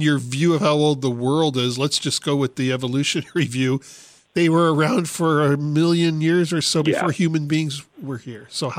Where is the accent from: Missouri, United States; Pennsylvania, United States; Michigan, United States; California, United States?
California, United States; San Diego; now in Sacramento, United States; I'm reaching the point where I want to be somewhere else and say, I am from San Diego, but that's not because of San Diego. It's because of Sacramento.